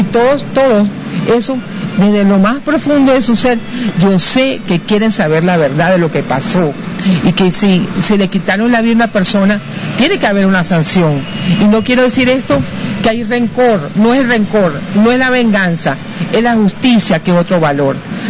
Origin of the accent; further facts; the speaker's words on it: Venezuela; also born or lived in Honduras; Yo soy venezolana y soy hondureña. Con mucho orgullo llevo mis dos nacionalidades en el corazón.